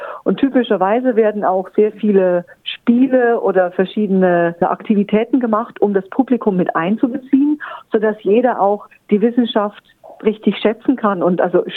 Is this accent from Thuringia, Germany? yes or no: yes; Thuringia, Germany; moved away as an adult; now in Adelaide, Australia; Ich komme aus dem Thüringer Wald.